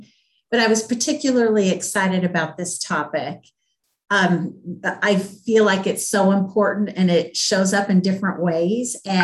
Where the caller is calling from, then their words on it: Denver, Colorado, United States; I'm calling in from Denver, Colorado.